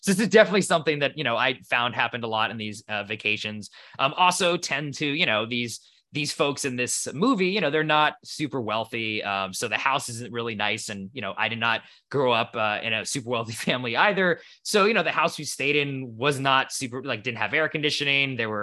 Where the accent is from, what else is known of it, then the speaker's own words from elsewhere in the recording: East Coast, United States; because I grew up in the East Coast of the U.S. where there were very distinct seasons